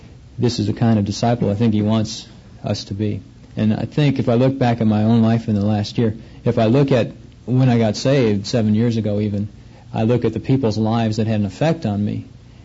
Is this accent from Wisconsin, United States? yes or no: yes; Milwaukee, Wisconsin, United States; And now my cousin is in Oklahoma City. And see, we're all from Milwaukee.